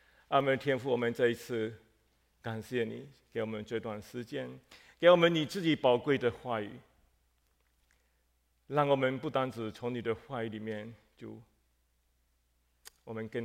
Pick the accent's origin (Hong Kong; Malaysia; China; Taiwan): Malaysia; accent: Fuzhou-accented Mandarin; 我是马来西亚来的我这个国语是福州话的国语所以请大家见谅就是说我的国语不是标准的